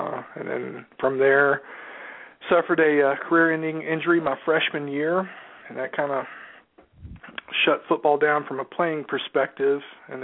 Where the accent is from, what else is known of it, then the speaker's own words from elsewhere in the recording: Amarillo, Texas, United States; Yeah, born and raised in West Texas, Amarillo.